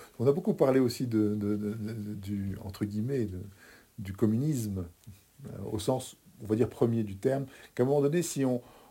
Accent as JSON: {"language": "French", "country": "France", "lives_now": "Belgium", "said": "j'ai vécu beaucoup plus longtemps en Belgique qu'en France. Et on me dit, est-ce que je suis français? Moi, j'aime pas dire que je suis français. Pourtant, je le suis."}